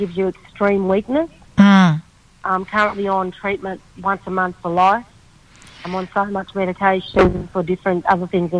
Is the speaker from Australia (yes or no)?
yes; Moree, New South Wales, Australia; because we all grew up on a mission, which is known as the top camp in Moree.